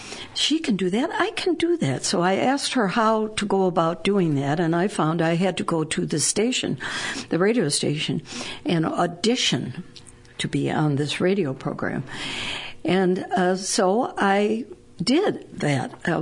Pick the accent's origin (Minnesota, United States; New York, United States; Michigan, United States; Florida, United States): Michigan, United States; Detroit; Well, I was born and raised in Michigan. I was born in Detroit. My parents, my mother was from Scotland. My father was from Indiana.